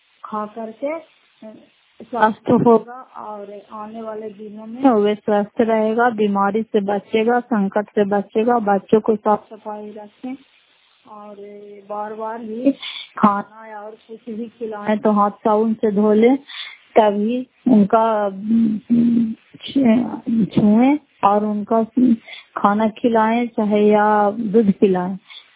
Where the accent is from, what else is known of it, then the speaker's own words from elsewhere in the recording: Nalanda, Bihar, India; घर फतेहपुर, पंचायत मकरौता, जिला नालंदा, क्रास ससुराल ब्लॉक की निवासी हूँ।